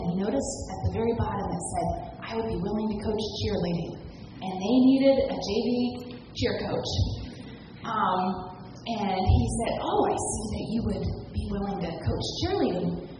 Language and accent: English; Ohio, United States; I have to tell you that we're from Ohio and I'm only here today.